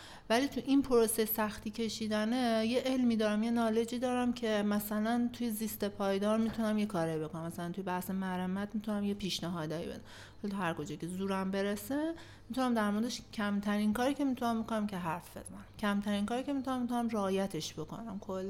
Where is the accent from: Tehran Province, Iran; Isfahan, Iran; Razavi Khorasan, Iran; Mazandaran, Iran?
Tehran Province, Iran; Tehran; منم مثلا به عنوان یه تهرانی سرریز تهرانم دیگه، چون ماهایی که داریم تو تهران زندگی میکنیم یه زمانی پدران و مادران مهاجرت کردن، ما خودم مهاجر تهرانیم، روی این حساب ما زمین آبا اجدادی نداریم